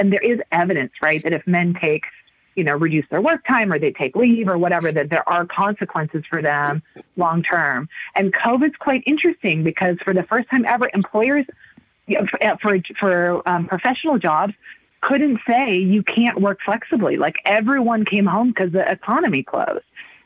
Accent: United States; I am an American, so I'm going to just say my home country's not doing the best job

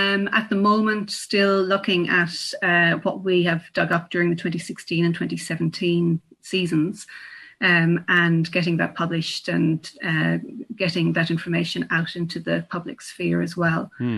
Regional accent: Ireland; now in Australia; because I'm Irish, I live in South Australia

